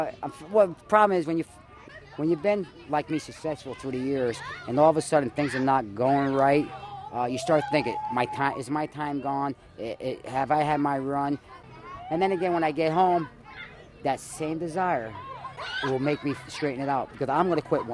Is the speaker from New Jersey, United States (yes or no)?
no; Prospect, Connecticut, United States; I'm 51 years old. I come from Prospect, Connecticut.